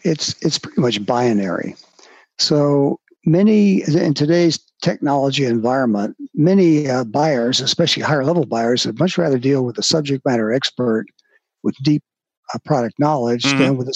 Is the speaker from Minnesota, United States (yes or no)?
no; Washington, District of Columbia, United States; I'm born and raised in Washington, D.C., one of the few.